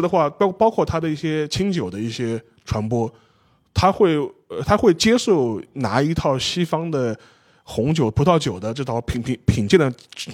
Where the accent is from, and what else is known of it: China